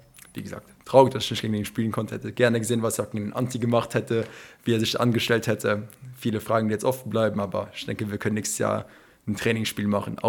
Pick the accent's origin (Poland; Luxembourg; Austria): Luxembourg; first language Serbian; German is a second language; ich bin halt in Luxemburg geboren. Mit meiner Schwester und zwei anderen Brüdern sind wir halt in Luxemburg aufgewachsen, aber natürlich zu Hause halt Serbisch gesprochen, auch immer Sommerferien, immer in Serbien oder in Griechenland mit dem Rest der serbischen Familie immer verbracht.